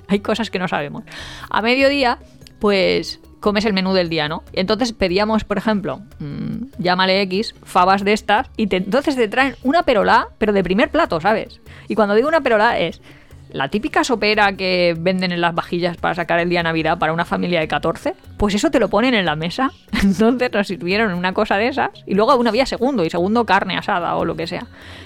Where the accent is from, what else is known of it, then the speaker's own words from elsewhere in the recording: Burjassot, Valencian Community, Spain; que es el mismo día que las de mi pueblo de Burchasot